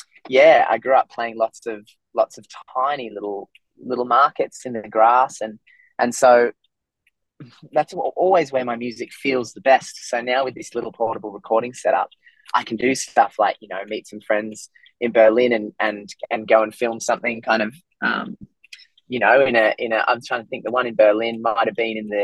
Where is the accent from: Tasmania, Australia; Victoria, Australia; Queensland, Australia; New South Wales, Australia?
New South Wales, Australia; Murrumbilla; I'm not a city guy. I'm a small town guy. I grew up in Murrumbilla on the far south coast, and I love small towns